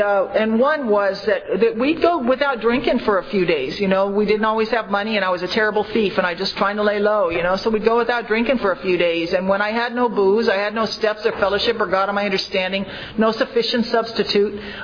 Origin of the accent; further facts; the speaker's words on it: Los Angeles, California, United States; Now, I'm from Los Angeles, so I don't know what land I thought I was getting back